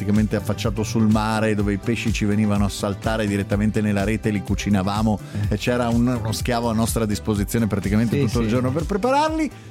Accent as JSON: {"language": "Italian", "town": "Rosolina", "region": "Veneto", "country": "Italy", "said": "Sono di Rosolina."}